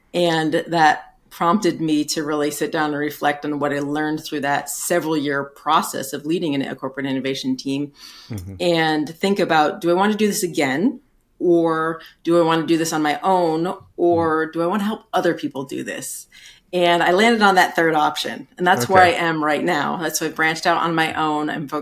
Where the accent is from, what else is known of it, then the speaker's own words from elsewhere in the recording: New York, United States; I'm originally from upstate New York.